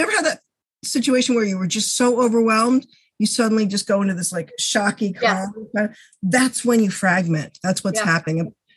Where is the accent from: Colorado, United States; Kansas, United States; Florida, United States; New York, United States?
New York, United States; Albany; I live in Colony. I'm from Albany, five generations. I can't seem to get out of that.